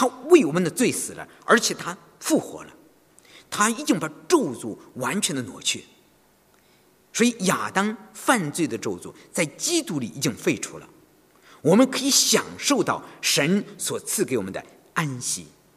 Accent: China; now in Sydney, Australia; 你知道我从大陆来，我们从大陆来的人很少有休息天，有星期天，有节假日。

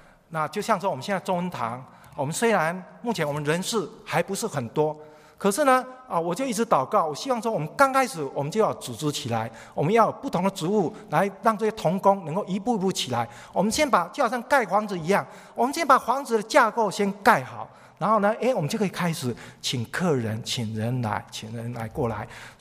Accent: China; 对我们中国人来讲

